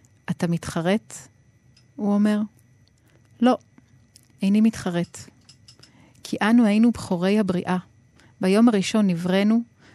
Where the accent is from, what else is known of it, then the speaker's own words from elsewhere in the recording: France; אני גרתי אז בצרפת, ובעצם אפשר לומר שגדלתי בתוך חברה, לא חברה ישראלית, בטח לא דתית, בטח לא, ולא יהודית, שמפרידה בין דת ומדינה, שלא מתעסקת באלוהים.